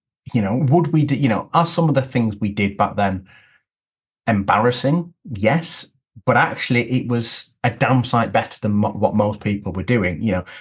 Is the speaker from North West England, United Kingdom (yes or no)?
yes; Lancaster, North West England, United Kingdom; I grew up in Lancaster, certainly in that part of the Northwest.